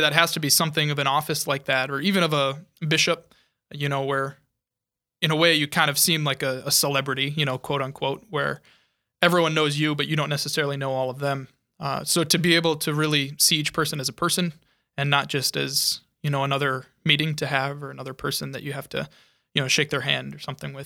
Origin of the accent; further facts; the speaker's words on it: Sioux Falls, South Dakota, United States; I'm not from New York. I'm from Sioux Falls, and I'm excited to be with the people in Sioux Falls. I'm excited to go back to the place where the faith was nurtured in me at such a young age.